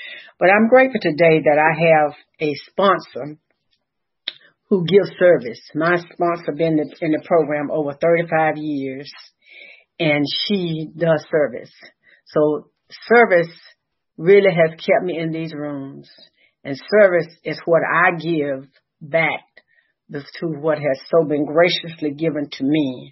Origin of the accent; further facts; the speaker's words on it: Florida, United States; also born or lived in Georgia; I was from Florida, and Florida had a streetlight on every corner. But in Georgia, it's these hills and winding roads, and meetings were far out.